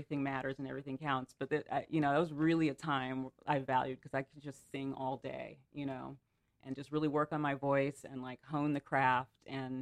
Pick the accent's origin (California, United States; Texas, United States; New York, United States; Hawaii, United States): California, United States; Rialto; I grew up in Rialto, California. The school was called Bloomington Christian.